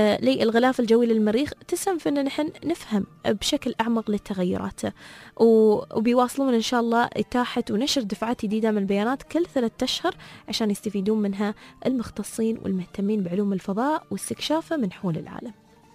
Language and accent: Arabic; United Arab Emirates; accent: Emirati; يعني مقابلات الفيديو بتكون باللغة العربية، تحديدا برمستنا بلهجتنا الإماراتية